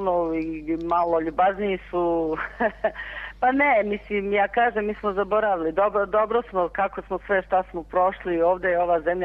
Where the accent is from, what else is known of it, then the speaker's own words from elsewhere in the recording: Bratunac, Republika Srpska, Bosnia & Herzegovina; also born or lived in Zvornik; Ja sam rodom iz Zvornika, malog Zvornika, preko Drine, tata mi je iz Bratunca. Eto, ja sam odrasla u Bratuncu